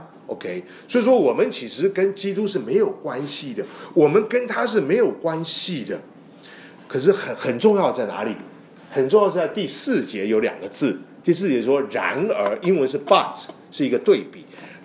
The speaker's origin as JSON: {"language": "Chinese", "country": "China", "said": "特别是我们中国人哦，我们中国人跟别人问你一个东西"}